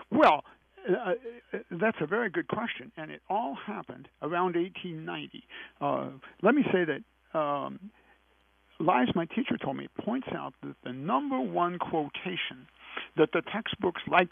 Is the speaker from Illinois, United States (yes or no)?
yes; Illinois, United States; I expected to find maybe 10 of them in Illinois, my home state